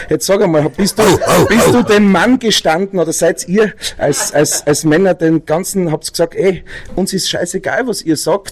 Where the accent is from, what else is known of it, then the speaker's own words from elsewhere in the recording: Styria, Austria; born there; now in Zell am See, Austria; ich jetzt in Zell am See als gebürtiger Steirer.